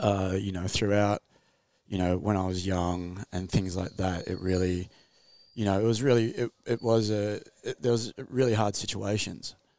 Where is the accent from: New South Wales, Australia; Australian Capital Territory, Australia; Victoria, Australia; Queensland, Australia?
Queensland, Australia; Coolangatta; I grew up surfing around Coolangatta.